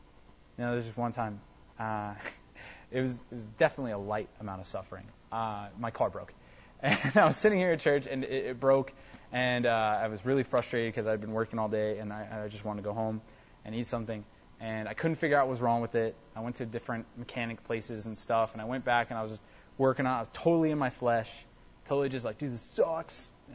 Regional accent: United States; I'm American, so I'm independent, and I could do this on my own.

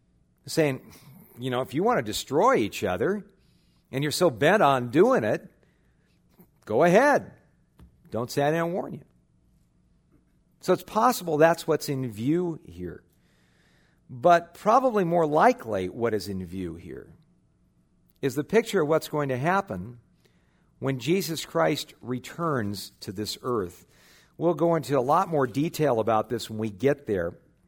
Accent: Los Angeles, California, United States; Well, I remember growing up in West L.A. in the middle of the Cuban Missile Crisis back in the early 60s.

